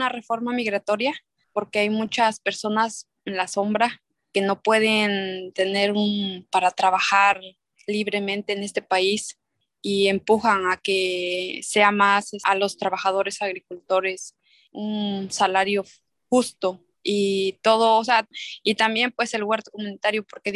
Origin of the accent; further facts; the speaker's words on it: San Miguel Chaltepet, Puebla, Mexico; now in United States; tengo 35 años. Yo soy originaria de México, Puebla, de un pueblo que se llama San Miguel Chaltepet. Estoy en Felsmer, el estado de Florida. Aquí ya llevo 19 años